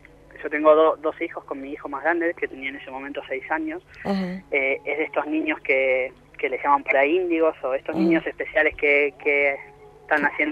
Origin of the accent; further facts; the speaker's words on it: Argentina; moved away as an adult; yo soy de Argentina. Uh-huh. Estoy aquí desde el 2004, soy diseñador gráfico.